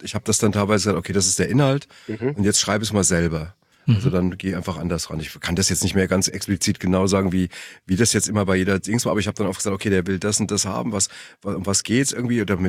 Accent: Frankfurt, Hesse, Germany; ich komme aus Frankfurt, aber ich glaube nicht, dass man das hört.

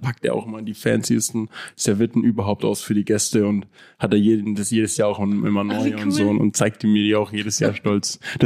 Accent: Würzburg, Bavaria, Germany; now in Hamburg, Germany; ich bin 27 Jahre alt noch, bald 28. Ich komme ursprünglich aus Würzburg, so einem kleinen Städtchen in Bayern, mache seit 2022 eine Ausbildung als Mediengestalter in Hamburg.

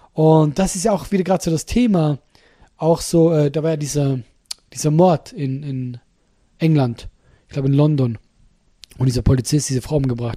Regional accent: Luterbach, Solothurn, Switzerland; Solothurn. Das ist ein Kanton. Und daneben in einem Dorf.

